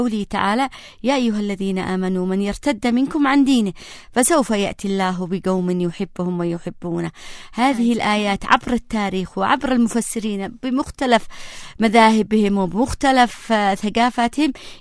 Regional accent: Yemen; نجدها منتشرة في كل تفاصيل حياتنا كيمنيين

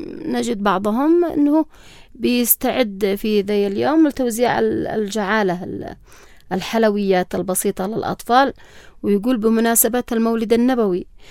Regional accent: Yemen; ونعتز ونفتخر كيمنيين بارتباطنا الوثيق به.

